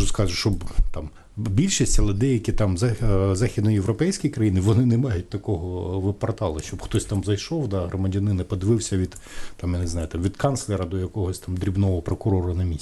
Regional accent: Mariupol, Donetsk Oblast, Ukraine; я сам з Маріуполя, да, тобто в 90-ті я там працював, навчався в Донецьку, да.

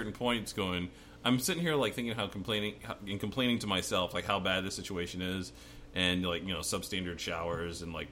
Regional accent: United States; Yeah, because I'm American.

